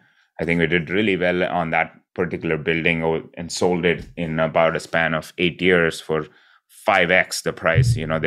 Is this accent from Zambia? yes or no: no; India; growing up, I grew up in India.